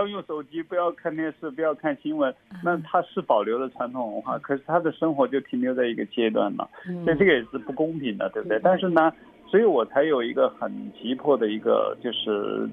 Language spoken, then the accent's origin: Chinese; South China, China; 咱们都是南方人，有时候比较细腻一些哈，委婉一些